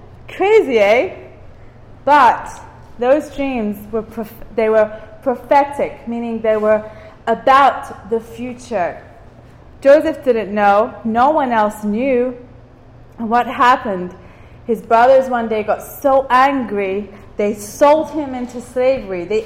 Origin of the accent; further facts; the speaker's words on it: Cyprus; I'm from Cyprus